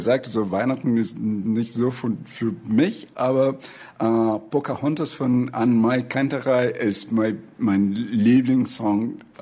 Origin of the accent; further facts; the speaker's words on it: Brazil; German is a second language; moved away as an adult; now in Germany; ich komme aus Brasilien. Bin 43 Jahre alt, wohne in Deutschland seit fast 10 Jahren